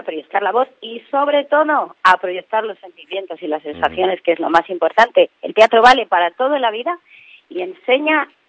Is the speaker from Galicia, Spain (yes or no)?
yes; Oleiros, Galicia, Spain; Porque además nosotros somos de Oleiros, todos